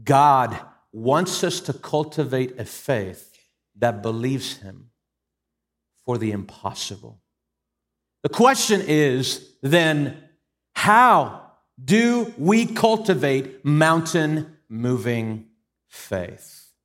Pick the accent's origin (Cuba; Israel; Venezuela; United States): Venezuela; I grew up in Venezuela.